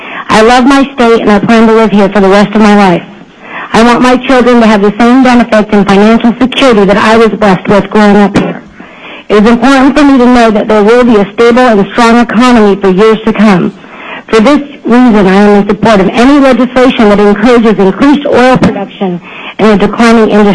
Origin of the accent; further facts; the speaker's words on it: Juneau, Alaska, United States; moved away as an adult; I was born and raised in Juneau, Alaska.